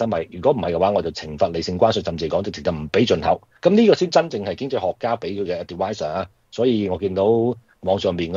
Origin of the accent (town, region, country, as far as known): Guangdong, China